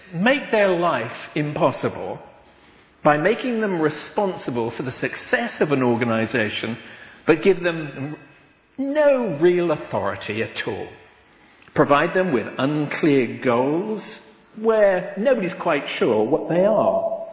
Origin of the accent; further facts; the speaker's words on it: Ireland; and you never know, as an Irishman, that my connections, as you've heard